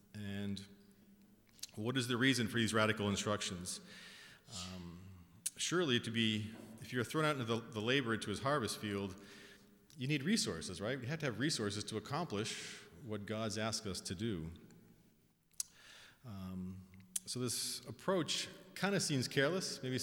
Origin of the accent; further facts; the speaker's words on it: United States; I think just being an American, you know, being an American is what?